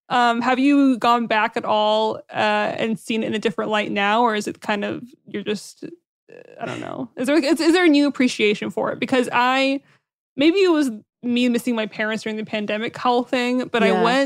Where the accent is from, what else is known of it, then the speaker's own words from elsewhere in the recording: San Diego, California, United States; also born or lived in Anaheim / Syria; And I was born in Anaheim, but we moved around a lot when I was a kid. We went back to Syria mm-hmm. for a minute. We came back. I went to school mostly in San Diego